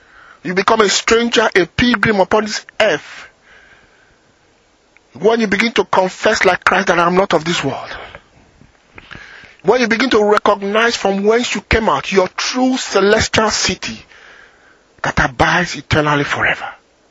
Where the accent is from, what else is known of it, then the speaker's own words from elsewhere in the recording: England, United Kingdom; See, it's not French, it's not white, I am English.